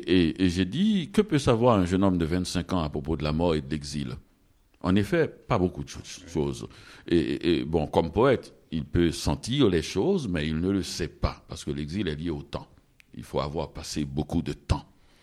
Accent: Haiti; précisément, je suis haïtien

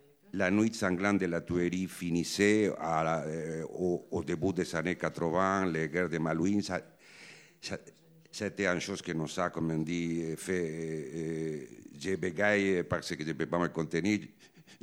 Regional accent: Argentina; French is a second language; Nous sommes été des Argentins qui ont travaillé avec des thématiques très à la mode en Argentine

